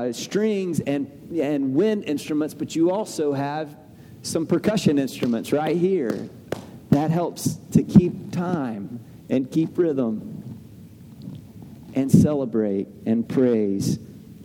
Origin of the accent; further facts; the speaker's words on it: Texas, United States; Where I grew up in Southeast Texas, it was country music.